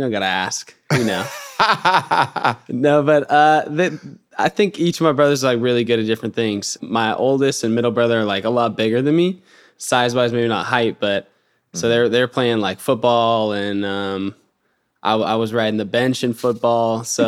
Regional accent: Syracuse, Utah, United States; also born or lived in Georgia, United States; So I was born in Georgia, and I'm actually a double amputee, and I lost both my legs. I had them amputated in Florida and then moved around a little bit more until I ended up in Syracuse, Utah. And really, like, it was a good place to grow up.

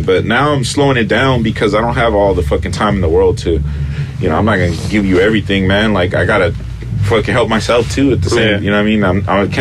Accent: Los Angeles, California, United States; I didn't grow up in East LA. I grew up in South Central. You know how it is, South Central, Linden Park. We're closer to Mexico culturally.

